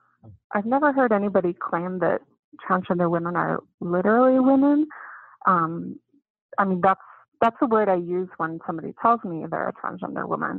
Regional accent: United States; moved away as an adult; now in Mexico; I came back to the U.S. I'm American. I wanted to teach public school.

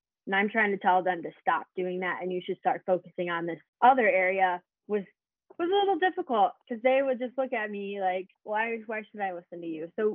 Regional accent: Chicago, Illinois, United States; because I was from Chicago and I grew up in a suburb of Chicago, very, very dense population wise.

